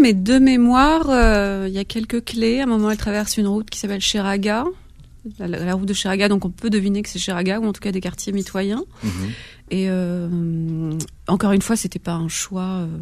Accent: Algeria; moved away as an adult; now in France; J'ai grandi en Algérie, j'ai grandi en Algérie, je l'ai quittée pour mes études, donc je suis arrivée en France vers 18 ans.

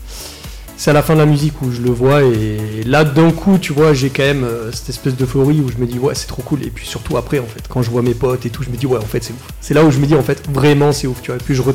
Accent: Nouvelle-Aquitaine, France; Et j'ai 33 ans, je viens du Pays Basque, de Askin exactement. Donc, ouais, on est de la région, on n'est pas très loin

